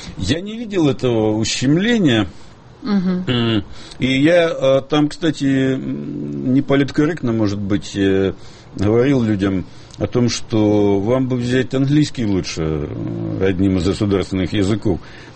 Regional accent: Makiivka, Donetsk Oblast, Ukraine; also born or lived in Mariupol; С Макеевки. Физически родился в Мариуполе, по документам в Донецке, жил в Макеевке.

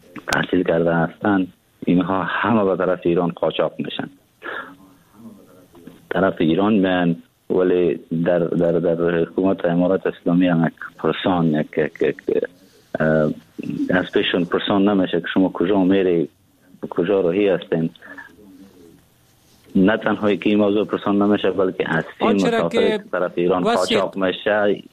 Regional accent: Afghanistan; now in Turkey; ما تقریبا مدت یک ماه یا کمتر میشه که از افغانستان بیرون آمدم، بیرون شدم، فعلاً هم به ترکیه بسر میدارم.

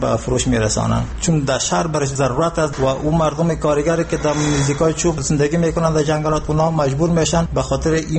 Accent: Afghanistan

